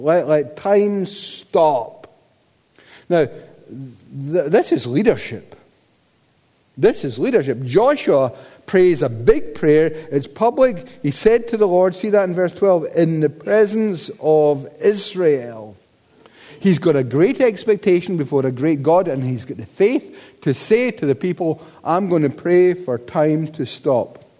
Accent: Paisley, Scotland, United Kingdom; Now, I'm from Paisley. I'm not normally taken in. I'm cynical.

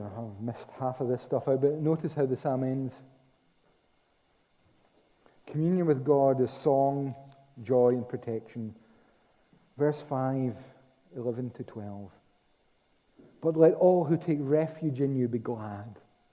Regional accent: Scotland, United Kingdom; But I'm Scottish and I live in Scotland.

